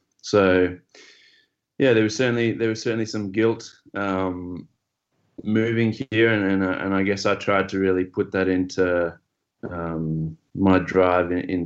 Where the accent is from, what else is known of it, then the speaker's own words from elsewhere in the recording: Zimbabwe; now in Australia; I guess looking back now, I was incredibly privileged, relatively. You know, we farmed.